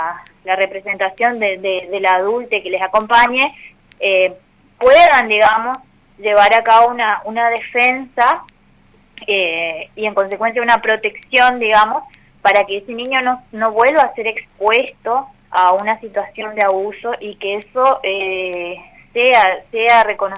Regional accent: Posadas, Misiones, Argentina; somos de Posadas la mayoría.

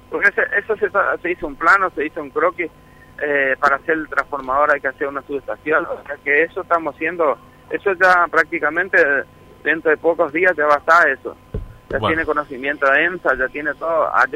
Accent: Paraíso, Misiones, Argentina; yo soy de Paraíso, y me acuerdo cuando había 10 casas y hoy hay 1000 casas

